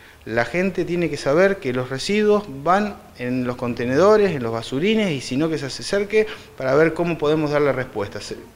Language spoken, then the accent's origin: Spanish; Argentina; no somos los argentinos la excepción de nada